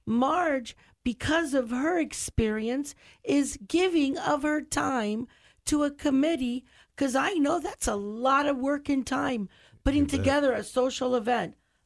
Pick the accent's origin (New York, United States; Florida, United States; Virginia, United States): Florida, United States; I grew up here in Charlotte County. I remember we had the highest density of people over the age of 65.